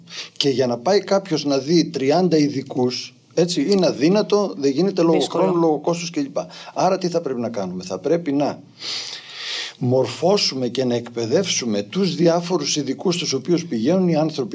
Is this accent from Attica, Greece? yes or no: no; Arta, Epirus, Greece; όπως λέμε στο χωριό μου στην Άρτα.